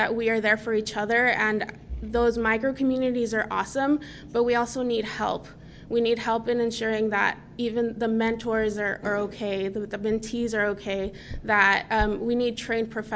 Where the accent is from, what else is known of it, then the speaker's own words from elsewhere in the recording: Texas, United States; I'm from South Texas. It's a predominantly Mexican-American community.